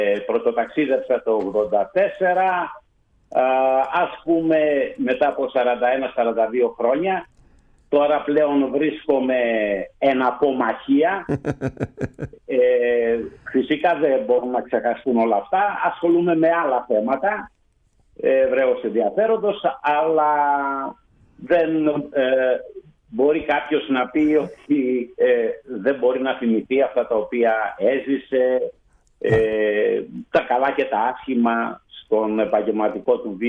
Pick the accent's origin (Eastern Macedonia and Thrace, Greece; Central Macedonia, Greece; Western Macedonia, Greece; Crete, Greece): Eastern Macedonia and Thrace, Greece; Thasos; Η καταγωγή μου είναι από τη Θάσο.